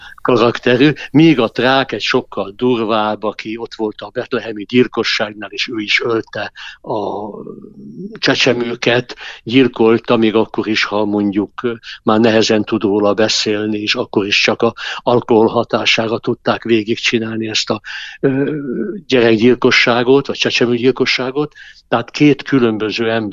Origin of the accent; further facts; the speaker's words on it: Nyíregyháza, Szabolcs-Szatmár-Bereg, Hungary; abban a környezetben, amin én felnőttem Nyíregyházán, általános iskolába